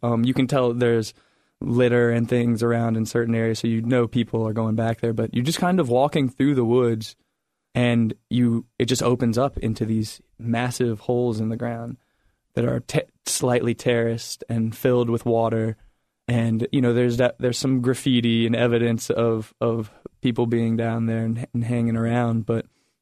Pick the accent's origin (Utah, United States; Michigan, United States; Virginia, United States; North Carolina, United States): Virginia, United States; Roseland; I'm from Roseland.